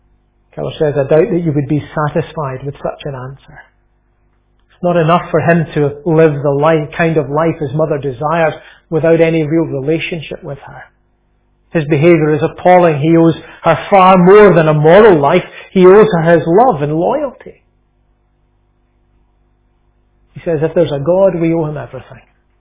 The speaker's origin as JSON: {"language": "English", "region": "Scotland", "country": "United Kingdom", "tie": "born or raised there", "said": "When I grew up, where I grew up in Lanarkshire, we lived not far from the Clyde Valley"}